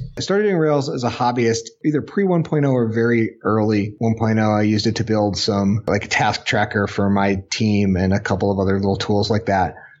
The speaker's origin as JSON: {"language": "English", "town": "Chicago", "region": "Illinois", "country": "United States", "tie": "born or raised there", "said": "Yeah, I grew up in Chicago. I grew up in the Chicago suburbs and, I went away for school and, worked, in Boston for a while, but came back about 12 years ago."}